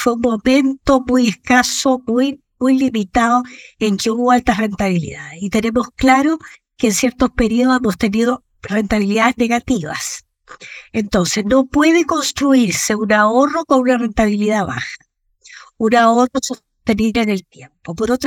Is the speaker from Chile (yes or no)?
yes; Maule, Chile; yo vengo del Maule.